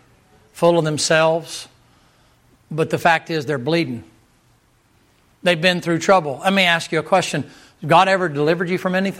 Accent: the South, United States; Self-made. Southerners bad about that. I'm a Southerner. I can talk about Southerners.

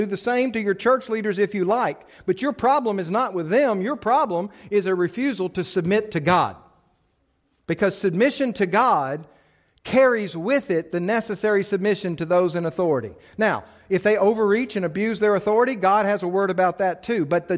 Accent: Bible Belt, United States; I was raised here. I was raised in the Bible Belt in a fundamentalist Baptist church

